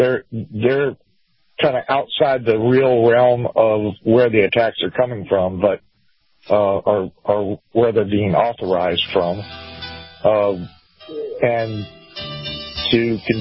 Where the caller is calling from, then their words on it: Florida, United States; out of Southern Florida.